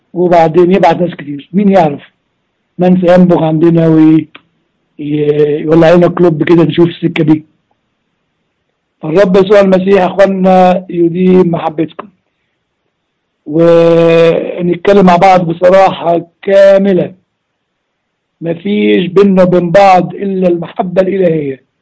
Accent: Upper Egypt, Egypt; عندنا في الصعيد يقول لك ايه

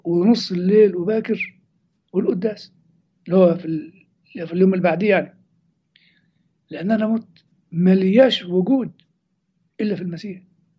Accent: Egypt; قطر درجة ثالثة في السبنس عندنا في مصر

